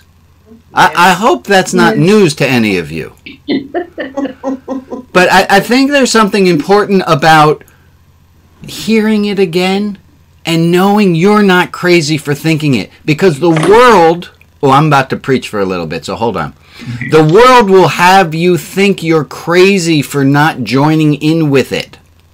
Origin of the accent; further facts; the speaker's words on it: New York City, New York, United States; I grew up in New York City. Typical New Yorker